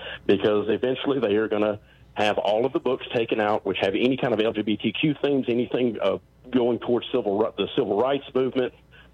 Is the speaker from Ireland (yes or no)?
no; Prattville, Alabama, United States; This all started, you know, of course, about 2 years ago at Prattville, my hometown library